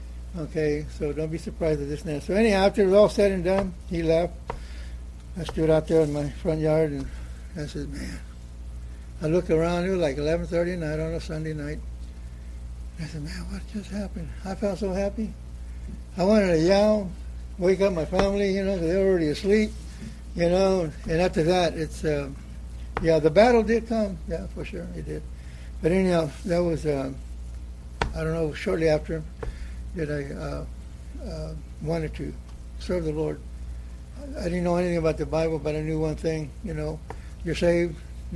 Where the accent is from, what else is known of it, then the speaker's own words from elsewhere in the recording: Tehachapi, California, United States; Well, anyhow … I'm from Tehachapi. I'm pastoring that little church right there in Tehachapi right now.